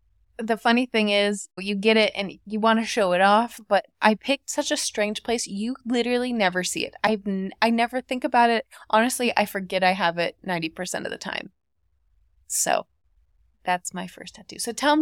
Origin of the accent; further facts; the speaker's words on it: Monterey, California, United States; And I grew up in Monterey, and there was a lot of jellyfish.